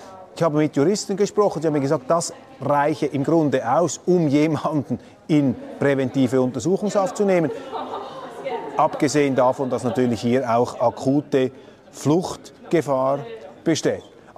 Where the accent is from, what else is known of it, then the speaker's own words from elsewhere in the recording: Switzerland; Also die Schweiz gibt hier ein für mich als Schweizer extrem besorgniserregendes Bild ab.